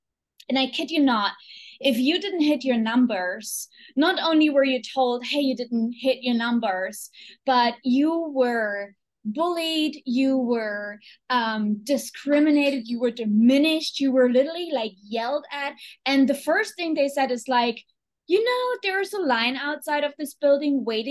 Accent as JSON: {"language": "English", "country": "Germany", "second_language": "English", "said": "because I come from Germany."}